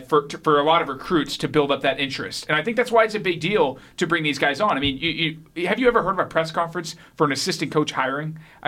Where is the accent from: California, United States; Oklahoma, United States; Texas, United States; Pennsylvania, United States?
California, United States; I mean, I'm from there, I guess.